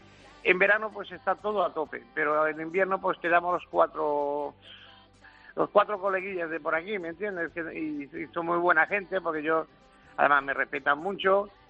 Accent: Granada, Andalusia, Spain; now in Cambrils, Spain; yo llevo aquí 48 años, pues yo soy de Granada. Y llevo 48 años en Cambrils, que no me he movido de aquí.

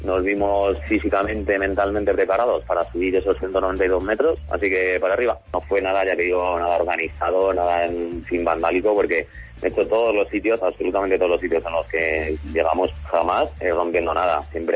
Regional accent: Talavera, Spain; gracias a esto se está hablando mi pueblo, se está hablando esta construcción que se hizo, se está conociendo este pueblo de Talavera

